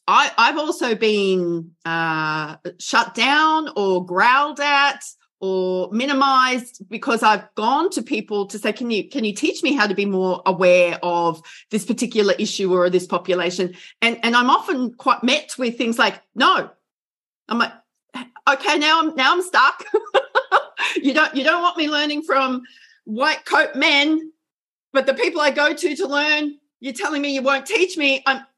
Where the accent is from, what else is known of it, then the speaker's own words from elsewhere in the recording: Australia; I'm an Australian